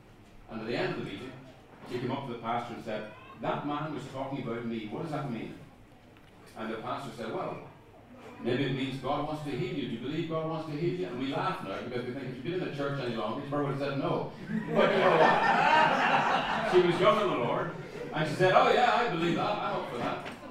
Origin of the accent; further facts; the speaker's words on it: Northern Ireland, United Kingdom; I was from Northern Ireland. And I'm not going to become a Protestant, thank you very much.